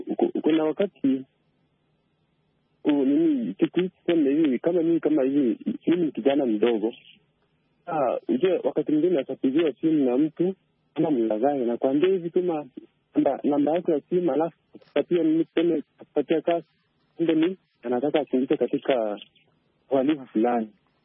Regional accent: Kenya; Natoka huko Kenya. Tanzania, natoka huko Kenya.

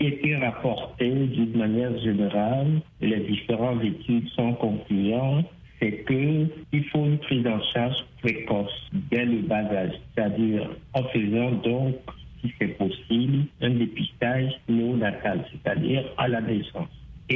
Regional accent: Togo; Chez nous, au Togo, nous sommes autour de 16% de prévalence

